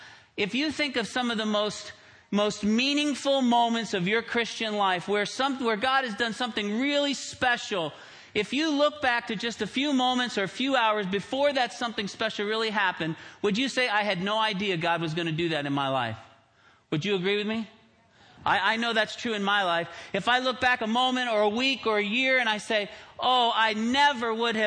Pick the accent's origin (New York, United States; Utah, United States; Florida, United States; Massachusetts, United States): Florida, United States; Tampa; moved away as an adult; now in Chicago, United States; I grew up in Florida, in Tampa, and it's always nice when you live in Chicago and to come to Florida in February.